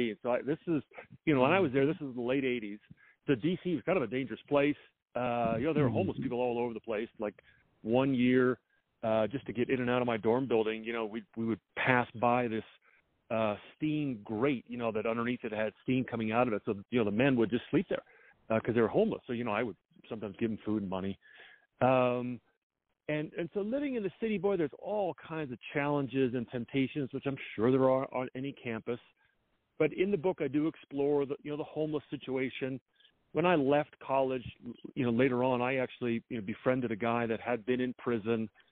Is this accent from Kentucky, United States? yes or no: no; New Jersey, United States; When I was growing up in New Jersey, I loved basketball